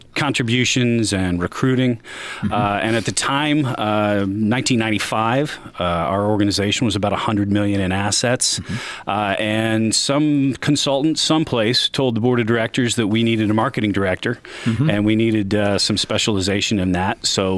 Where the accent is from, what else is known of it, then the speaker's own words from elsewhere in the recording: Marion, Indiana, United States; Yeah, absolutely. I grew up in Marion. My father's family is originally from Converse, but I grew up in Marion and Indiana University for college and moved out to Seattle for a little bit, but the pulls of the home state and family tugged me back.